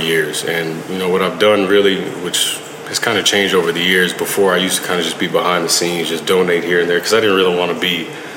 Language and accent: English; Jacksonville, Florida, United States; And now I have a golf tournament coming up March 1st in my hometown of Jacksonville.